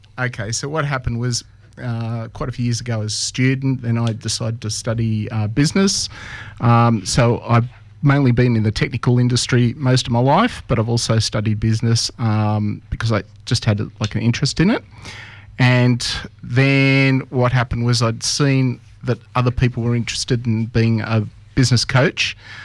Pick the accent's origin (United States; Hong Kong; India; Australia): Australia; Sydney, New South Wales; I grew up in Sydney, in East Ryde, and I went to school in Ryde, and basically been around the Sydney location most of my life.